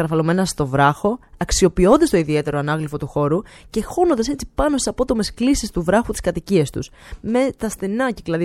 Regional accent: Thessaloniki, Central Macedonia, Greece; Είμαστε και από Θεσσαλονίκη, έτσι.

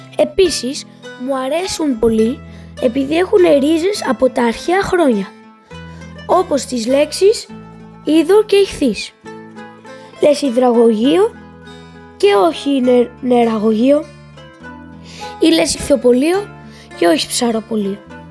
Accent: Greece; first language Greek; εγώ είμαι Έλληνας και τα ελληνικά είναι η μητρική μου γλώσσα.

